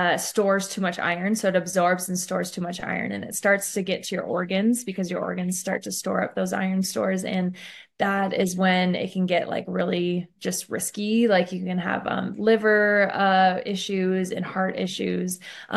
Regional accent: Midwest, United States; I really attest that to well, one, growing up in the Midwest, dairy was a huge one, getting in that calcium.

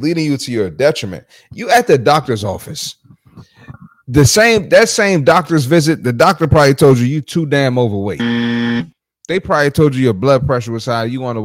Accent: Philadelphia, Pennsylvania, United States; I'm from South Philly. We ain't on that.

